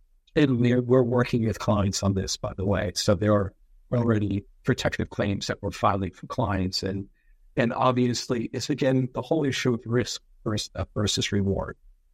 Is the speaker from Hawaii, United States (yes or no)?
no; New Jersey, United States; Look, I'm from New Jersey. I think New Jersey, if you think about it, is a pretty expensive state to live